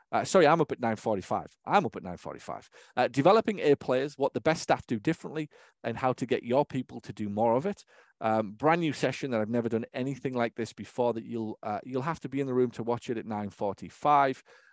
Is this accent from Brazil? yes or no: no; Hartlepool, North East England, United Kingdom; now in United States; where I take them next summer to London and Hartlepool, my hometown, and spend some time with them in England.